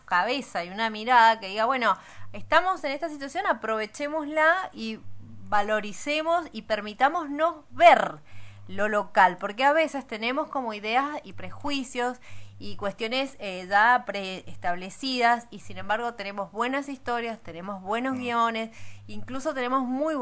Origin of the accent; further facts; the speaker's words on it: Mendoza, Argentina; Todas esas cosas que nos identifican como mendocinos